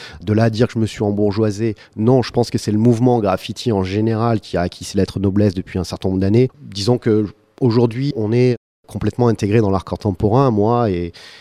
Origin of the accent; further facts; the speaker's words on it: Marseille, Provence-Alpes-Côte d'Azur, France; born there; j'ai 42 ans, je suis né en 1973 à Marseille